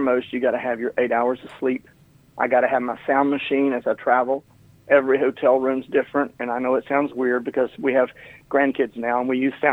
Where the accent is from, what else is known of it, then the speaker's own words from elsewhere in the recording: Tennessee, United States; Growing up in East Tennessee, it's about a four-hour drive to Nashville, down toward Memphis.